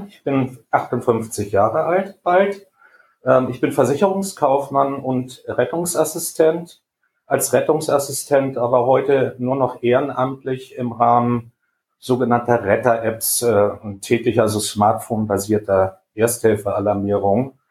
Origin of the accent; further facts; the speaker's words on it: Schleswig-Holstein, Germany; den Kreis Pinneberg, in dem ich lebe, im Süden Schleswig-Holstein